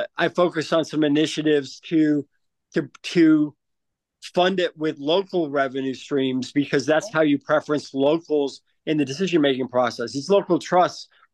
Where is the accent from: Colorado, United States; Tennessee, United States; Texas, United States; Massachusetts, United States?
Massachusetts, United States; Sure. I grew up here in the Berkshires. I actually, my parents moved here in 1957.